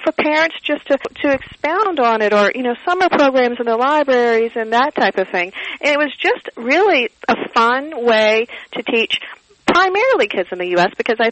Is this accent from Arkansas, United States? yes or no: yes; Arkansas, United States; One is I'm born and raised in Arkansas. And, I guess people in Arkansas aren't really good history writers.